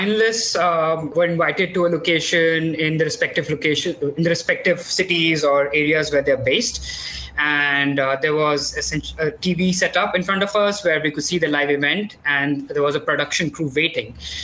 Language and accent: English; Delhi, India; So, I grew up in Delhi, and air pollution is a big problem here.